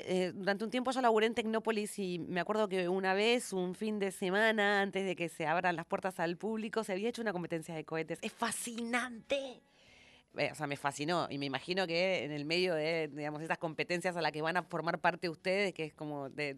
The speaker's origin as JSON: {"language": "Spanish", "country": "Argentina", "said": "como nosotros argentinos tenemos como algo así que forma parte de la idea que tienen de nosotros"}